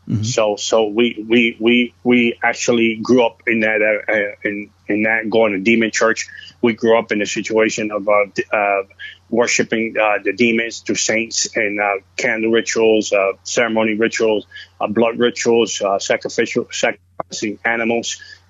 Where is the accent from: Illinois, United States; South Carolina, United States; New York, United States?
New York, United States; South Bronx; also born or lived in Puerto Rico; We came from Puerto Rico, and we immigrated to the South Bronx at the age. I was at the age of one when my family immigrated to the South Bronx.